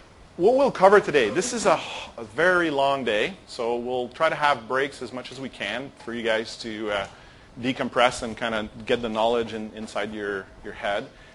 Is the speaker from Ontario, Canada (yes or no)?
no; Montreal, Quebec, Canada; because we're from Montreal